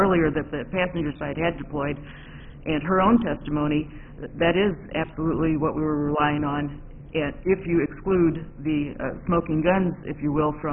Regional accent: Benton, Illinois, United States; I'm from Benton, Illinois

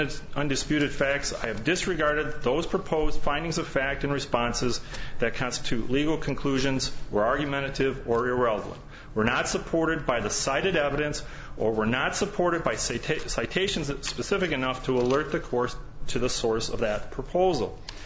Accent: Eau Claire, Wisconsin, United States; as being somebody from that is northern Wisconsin, and although I'm not from the Wausau community, I'm from the Eau Claire community.

